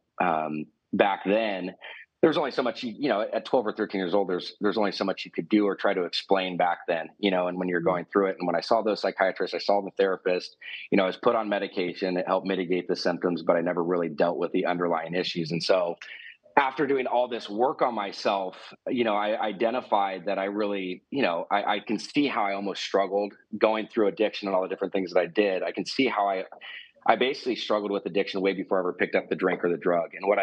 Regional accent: Newport Beach, California, United States; was born and raised in Newport Beach, California.

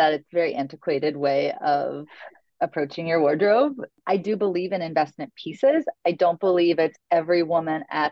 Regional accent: Logansport, Indiana, United States; in my hometown of Logansport, Indiana, they're not like traipsing around in like a great black suit, a designer handbag and pumps.

